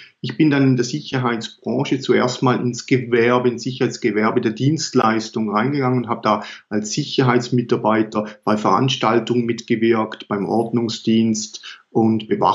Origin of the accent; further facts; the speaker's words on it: Eastern Switzerland, Switzerland; ganz einfach gesagt, ich komme aus der Schweiz, aus der Ostschweiz